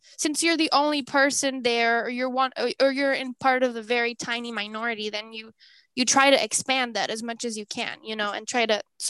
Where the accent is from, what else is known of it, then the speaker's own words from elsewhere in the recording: Nicaragua; Okay. Well, I'm from Nicaragua.